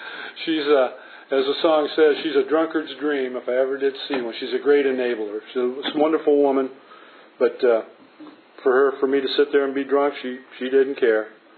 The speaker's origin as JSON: {"language": "English", "region": "Michigan", "country": "United States", "said": "And I'm not afraid of the snow. I'm from Michigan. I'm going to go out and shovel snow."}